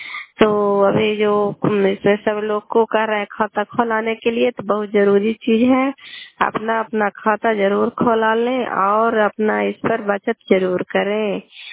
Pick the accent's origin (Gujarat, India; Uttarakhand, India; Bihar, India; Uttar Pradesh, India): Bihar, India; Kalyanpur; घर कल्याणपुर वाली बेलसी पंचायत सरखंड चन्नी जिला ललंदा का निवासी हूँ।